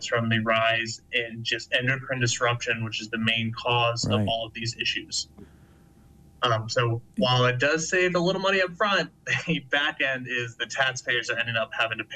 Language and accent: English; North Carolina, United States; I'm from the Outer Banks of North Carolina. We used to have a plastic bag ban on our beaches, and it was really evident that our beaches were cleaner.